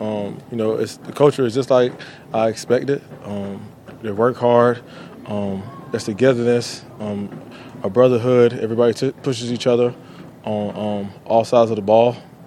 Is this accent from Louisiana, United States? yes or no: no; Florida, United States; with Zay, we're both from Florida, I think it comes easy.